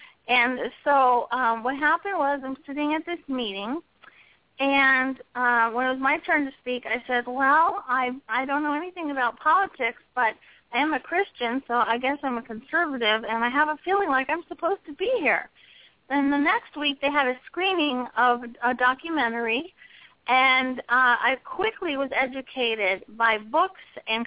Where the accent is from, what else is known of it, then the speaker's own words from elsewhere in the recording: Miami, Florida, United States; And I grew up in Miami, so I'm very familiar with all of the Cubans coming to Miami for freedom. It started in 1959 when I was born. My whole town turned into Cuba.